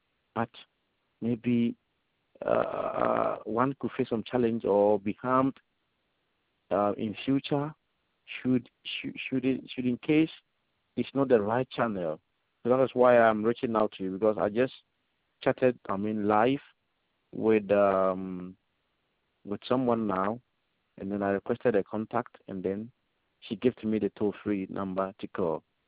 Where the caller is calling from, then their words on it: Ghana; I'm speaking from Ghana.